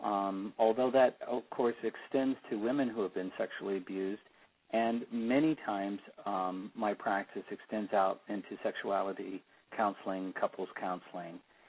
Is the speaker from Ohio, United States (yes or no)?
yes; Ohio, United States; I grew up in the Midwest, in Ohio, and with a very conservative, fundamentalist Christian family.